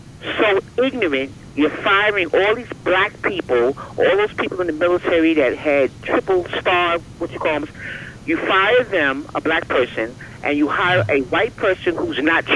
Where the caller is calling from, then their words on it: New York, United States; calling from New York.